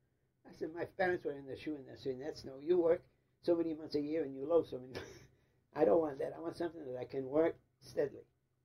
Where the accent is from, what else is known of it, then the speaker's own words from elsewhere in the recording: Auburn, United States; I grew up in Auburn, went to school here in Auburn, went to school here at St. Louis School, and then at Walton, Yale.